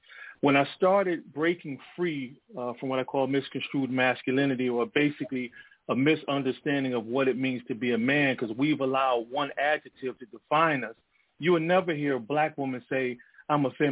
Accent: Detroit, Michigan, United States; when I grew up in Detroit, you were at risk if you held a woman's hand in public

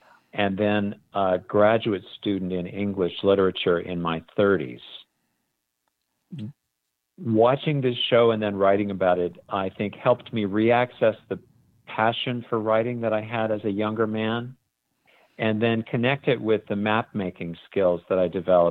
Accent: Portland, Oregon, United States; I'm also from the Pacific Northwest and grew up in Portland, Oregon

